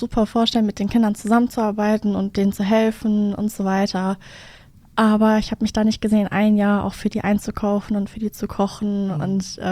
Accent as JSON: {"language": "German", "region": "North Rhine-Westphalia", "country": "Germany", "tie": "born or raised there", "lives_now": "Düsseldorf, Germany", "said": "Ja, also eigentlich komme ich vom Dorf, aus dem Sauerland und ich bin mit meinen Eltern damals dann hier nach Düsseldorf gezogen."}